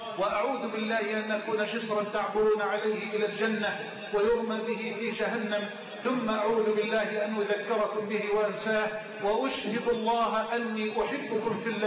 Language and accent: Arabic; Egypt; بلدنا مصر